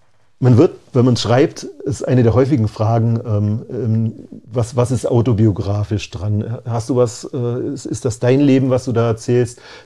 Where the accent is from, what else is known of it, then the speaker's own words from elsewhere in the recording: Memmingen, Bavaria, Germany; also born or lived in Berlin; Es ist meine Heimat. Ich bin hier aufgewachsen und mir hat Berlin super gefallen und ich fühle mich in Memmingen sauwohl.